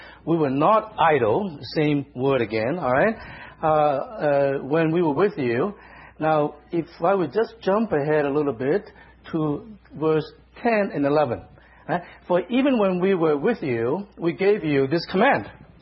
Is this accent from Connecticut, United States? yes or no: no; Boston, Massachusetts, United States; accent: Bostonian; but I'm from Boston, you see. So the R is, in fact, Bostonian.